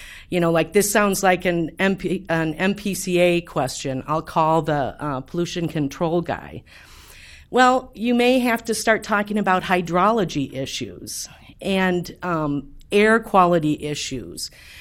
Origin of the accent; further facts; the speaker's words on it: Houston, Minnesota, United States; from Houston, Minnesota.